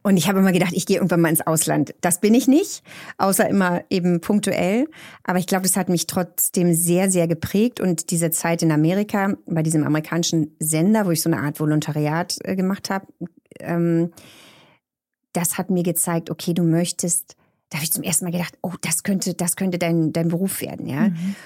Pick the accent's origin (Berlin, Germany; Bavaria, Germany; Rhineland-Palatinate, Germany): Berlin, Germany; Ich bin eine richtige Berlinerin. Ich bin hier in Berlin geboren, groß geworden, noch zu Zeiten, wo die Mauer stand.